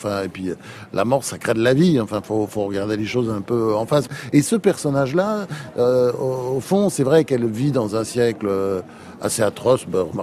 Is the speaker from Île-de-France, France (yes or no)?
no; Marseille, Provence-Alpes-Côte d'Azur, France; mais moi, je suis Marseillais, je vis à Marseille